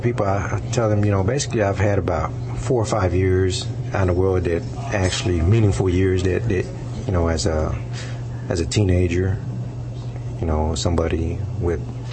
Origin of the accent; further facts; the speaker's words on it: McKinney, Texas, United States; Yes, it's 30 miles north of Dallas.